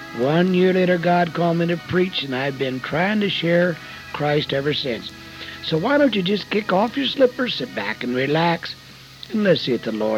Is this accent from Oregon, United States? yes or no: yes; The Dalles, Oregon, United States; I was born and raised in the Dalles, Oregon. That's a small town. At that time, there was about 5,000 people there. We lived way out in the country